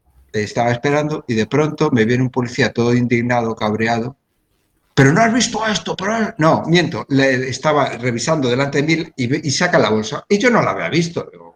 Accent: Spain; yo soy español y conmigo me gritas un poquito y luego bajas el tono porque soy español

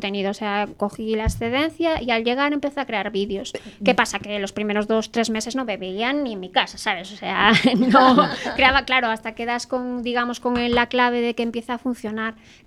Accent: Combarro, Galicia, Spain; Yo soy de Conbarro.

